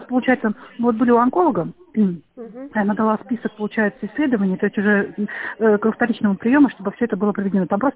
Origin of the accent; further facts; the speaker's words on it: Kemerovo Oblast, Russia; Мы, получается, сами из Чебулинского района, то есть у нас здесь ни в Мариинске, нигде поблизости нет возможности пройти эту процедуру.